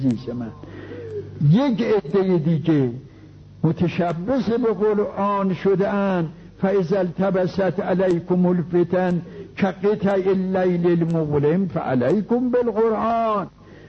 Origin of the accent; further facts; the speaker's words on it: Tehran, Tehran Province, Iran; گفتم ما اهل تهران هستیم.